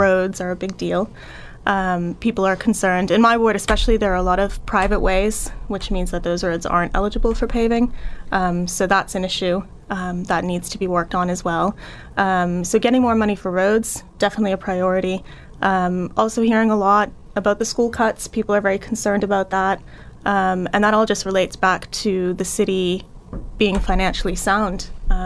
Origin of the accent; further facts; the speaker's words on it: Brockton, Massachusetts, United States; also born or lived in London, United Kingdom; So I'm born and raised in Brockton. I've lived in Ward 6 for over 30 years now.